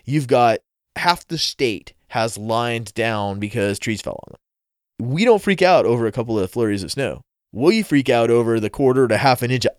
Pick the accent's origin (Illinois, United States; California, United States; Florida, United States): California, United States; Los Angeles; In any case, I'm from Los Angeles. But I've been here long enough to really be irritated with these people.